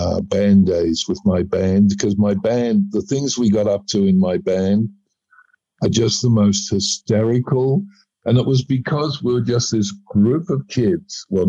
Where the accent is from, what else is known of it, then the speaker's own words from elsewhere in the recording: Australia; Being an Australian, we lived in a country where there wasn't as many people